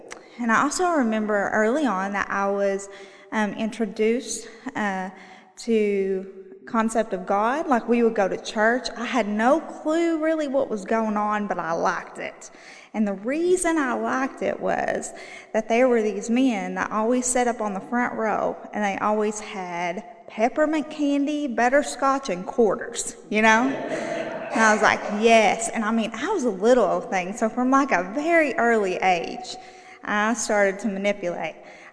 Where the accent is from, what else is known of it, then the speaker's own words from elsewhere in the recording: Kentucky, United States; So I'm originally from Eastern Kentucky. I bet y'all are very surprised with my accent, you know.